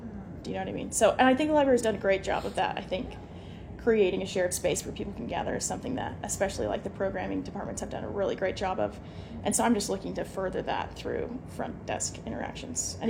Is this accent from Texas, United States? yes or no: no; Spanish Fork, Utah, United States; also born or lived in Salem; I grew up in Spanish Fork until I was about 14. Then I moved to Salem. Please don't take that into advisement. That wasn't my choice. So I love Spanish Fork.